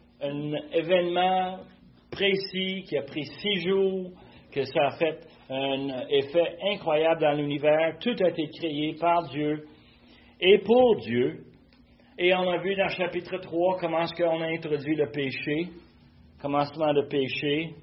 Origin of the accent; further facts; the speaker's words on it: Quebec, Canada; nous sommes des Québécois, l'an 2024.